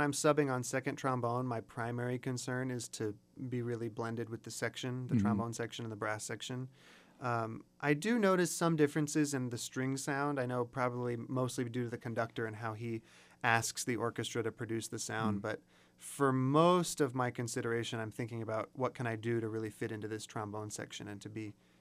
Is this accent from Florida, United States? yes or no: yes; Florida, United States; also born or lived in Boston, United States; Being, you know, growing up in Florida, living in Boston, you know, things are a lot more flat out in that part of the country.